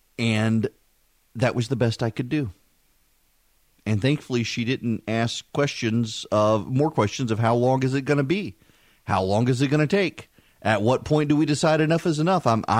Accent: Dubai, United Arab Emirates; I grew up in the Middle East. My family served as a place for the enlisted in the 5th Fleet to come and relax whenever they would come into dry docks in Dubai.

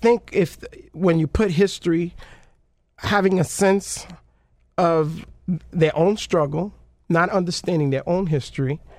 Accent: New York, United States; I grew up in New York, and it was a little bit different.

